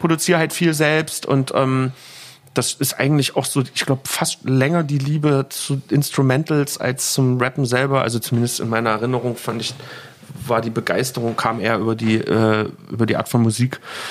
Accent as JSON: {"language": "German", "town": "Leipzig", "region": "Saxony", "country": "Germany", "tie": "born or raised there", "said": "ich bin eigentlich aus so ein richtiges ostdeutsches Plattenbaukind. Ich bin in Grünau in Leipzig aufgewachsen. Das ist so ein Plattenbaugebiet, so vergleichbar mit Berlin-Marzahn, auch fast so groß."}